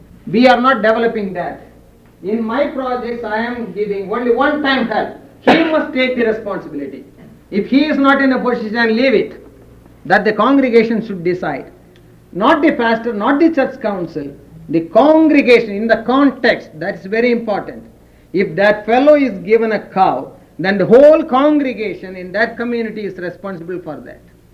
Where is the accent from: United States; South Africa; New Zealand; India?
India; As an Indian, I am viewing it democracy, it is quite different.